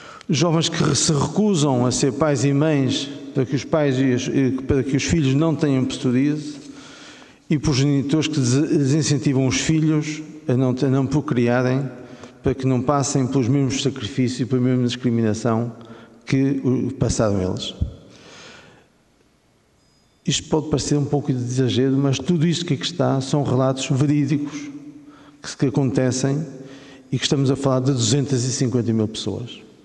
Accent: Porto, Portugal; como somos urbanos, eu sou do Porto

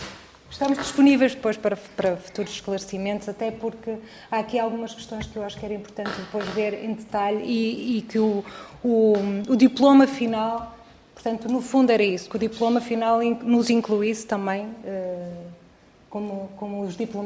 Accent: Porto, Portugal; sou do Porto

